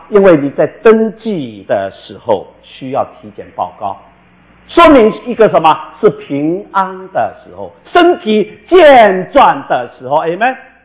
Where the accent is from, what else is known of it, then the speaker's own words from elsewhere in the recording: Wenzhou, Zhejiang, China; 温州人，我是温州人，温州人娶亲他是两天